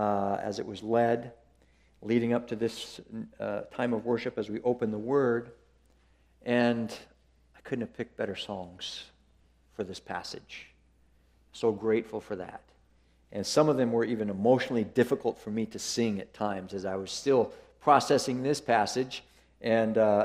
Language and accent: English; Quincy, Washington, United States; I grew up in Eastern Washington, born and raised in Quincy, and met my wife really through her missionary family growing up.